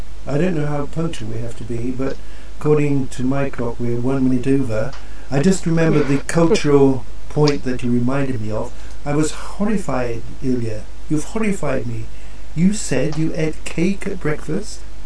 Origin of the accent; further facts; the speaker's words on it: England, United Kingdom; Well, as an Englishman